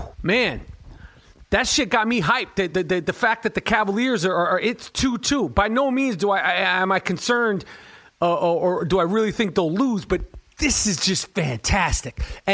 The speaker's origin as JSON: {"language": "English", "town": "New York City", "region": "New York", "country": "United States", "tie": "born or raised there", "said": "growing up in New York City in the 70s, 80s, and 90s, you played with me."}